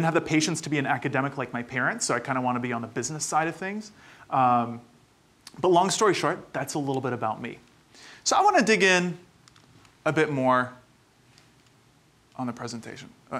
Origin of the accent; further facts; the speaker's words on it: Potsdam, New York, United States; also born or lived in Brooklyn; I was born in Brooklyn, New York. As I mentioned, my family came from Egypt. They came to do their master's and their PhDs. And I actually grew up sort of a little bit not too far from here in Potsdam, New York.